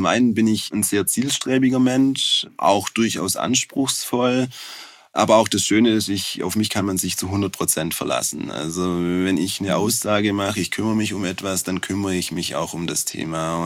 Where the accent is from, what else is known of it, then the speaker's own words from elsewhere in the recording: Swabia, Germany; Ja, man hört's unschwer. Ich komme aus Schwaben, bin Schwabe, bin 43 Jahre alt